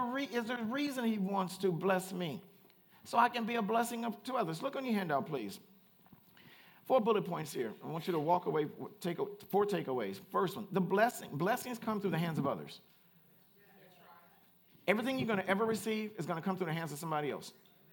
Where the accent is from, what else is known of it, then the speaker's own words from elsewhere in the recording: Louisiana, United States; Now, I'm from Louisiana. We don't care about fashion in Louisiana.